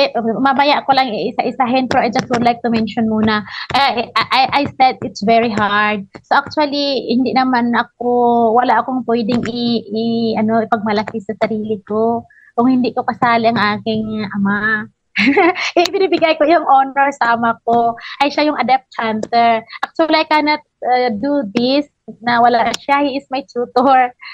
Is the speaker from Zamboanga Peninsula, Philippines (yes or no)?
no; Western Visayas, Philippines; May mga, kahit sa amin sa Panay Bukid noon, may mga pangalan yung mga musical instruments.